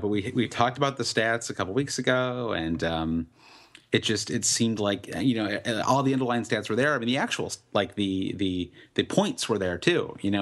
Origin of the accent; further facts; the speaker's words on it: United States; I hate to say that as an American